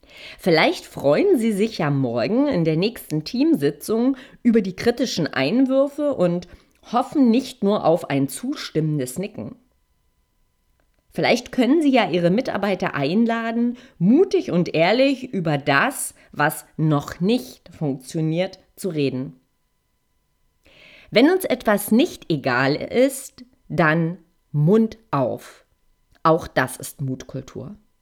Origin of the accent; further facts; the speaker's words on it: East Germany, Germany; Ich komme aus der DDR und weiß, wovon ich spreche.